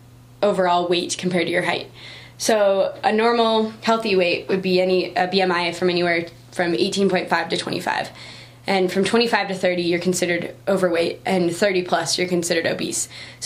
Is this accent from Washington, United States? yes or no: yes; Seattle, Washington, United States; Okay, so I'm originally from Seattle, did an AmeriCorps stint in New York, in upstate New York